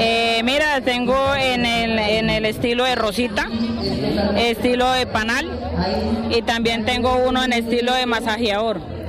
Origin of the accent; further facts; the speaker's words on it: Villavicencio, Meta, Colombia; moved away; Soy de Villavicencio Meta y llegué acá en el 2004.